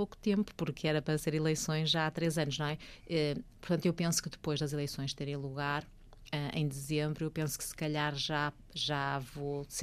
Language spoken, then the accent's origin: Portuguese; Portugal; moved away; aprendi a apreciar mais o meu país. Isso é o que eu tenho visto. Por mais que eu ande no mundo, eu quando saí de Portugal, saí um bocado de costas voltadas